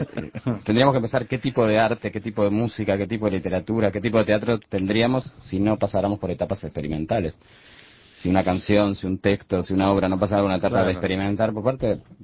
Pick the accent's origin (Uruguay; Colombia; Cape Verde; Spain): Uruguay; qué cultos que somos los uruguayos